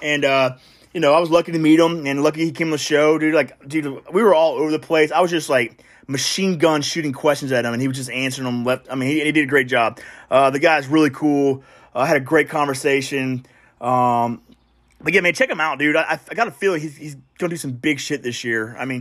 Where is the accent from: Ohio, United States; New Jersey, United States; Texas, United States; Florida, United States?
Florida, United States; I'm originally from Florida, so I'm used to, I know what a normal bass looks like.